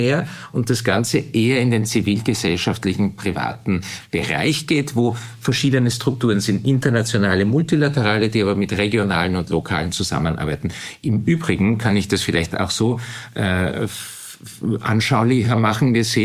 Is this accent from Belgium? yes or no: no; Turkey; now in Austria; Aber meine Kindheit habe ich in der Türkei verbracht. Und für mich, ich fühle mich zu beiden Gesellschaften und Kulturen zugehörig. Ich bin auch zweisprachig aufgewachsen.